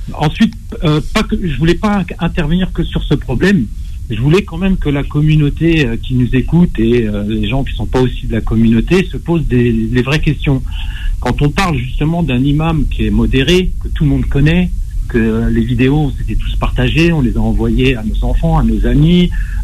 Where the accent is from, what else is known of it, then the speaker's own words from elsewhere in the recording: Morocco; Alors, je suis marocain, hein. Je suis marocain